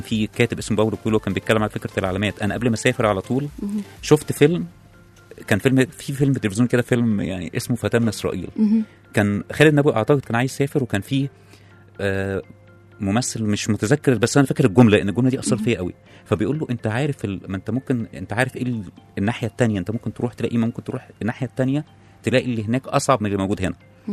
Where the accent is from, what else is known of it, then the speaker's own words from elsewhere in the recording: Egypt; also born or lived in Oman; انا راجع من عمان في 2019 بعد خسارة كبيرة يعني. بقالي حوالي 3 سنين في مصر